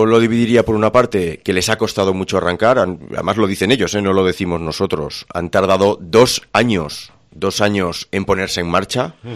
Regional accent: Tudela, Navarre, Spain; al final somos todos de Tudela. Tudela es una ciudad pequeña donde todos tenemos que convivir

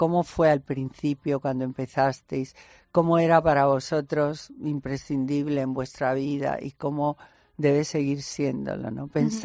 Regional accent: Spain; estoy muy contenta como española

